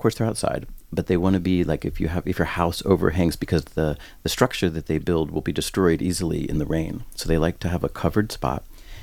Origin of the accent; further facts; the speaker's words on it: West Coast, United States; I'm from the West Coast.